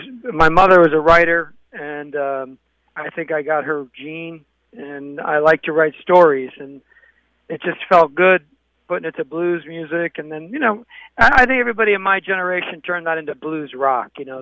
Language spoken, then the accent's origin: English; New Jersey, United States; born there; Even though I was born in New Jersey and people call me a Jersey boy, I really grew up loving the South, you know, and I love the storytelling.